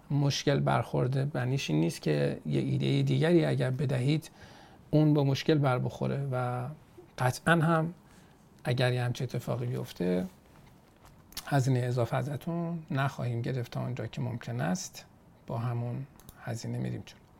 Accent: Iran; دنبال این باشیم که ما نفهمند وقت ما ایرانی هستیم.

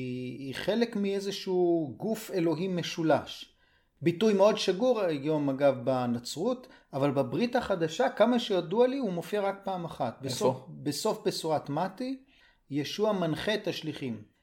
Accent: Tirat Zvi, Northern District, Israel; אני גדלתי בקיבוץ טירת צבי, בעמק בית שאן

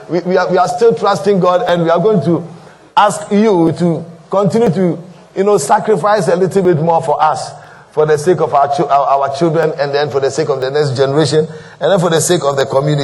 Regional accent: Anamabu, Central Region, Ghana; Some of you know I come from Anamabu

